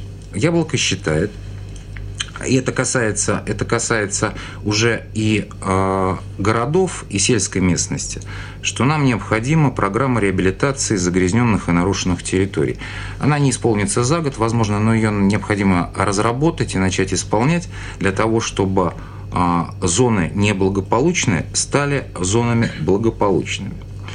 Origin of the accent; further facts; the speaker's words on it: Saratov, Saratov Oblast, Russia; Я саратовец, но я часто бываю в разных городах Саратовской области.